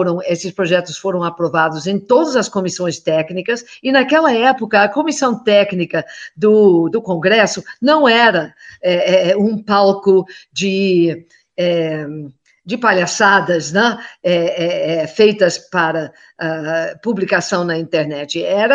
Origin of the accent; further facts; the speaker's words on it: Buffalo, New York, United States; Portuguese is a second language; now in Brazil; E a minha cidade natal é Buffalo, nos Estados Unidos, no estado de Nova York, no extremo oeste do estado de Nova York.